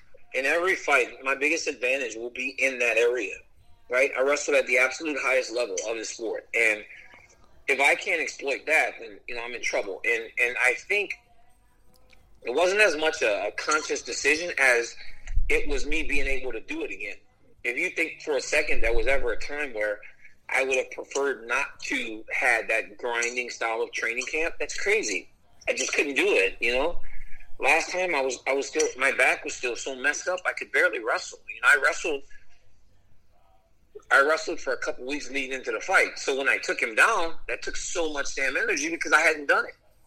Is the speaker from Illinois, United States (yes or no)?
no; Louisiana, United States; act one was me growing up in Louisiana, and act two was wrestling